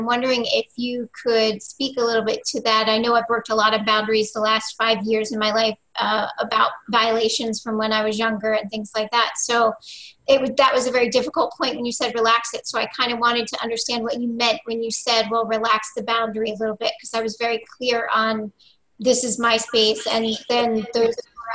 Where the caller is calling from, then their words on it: Pennsylvania, United States; Hi, I'm calling from Eastern PA.